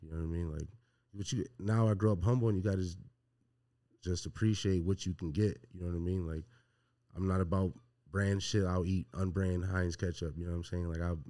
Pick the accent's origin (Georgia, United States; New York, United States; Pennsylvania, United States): New York, United States; Buffalo; From Buffalo, New York. Grew up, born and raised in the West Side.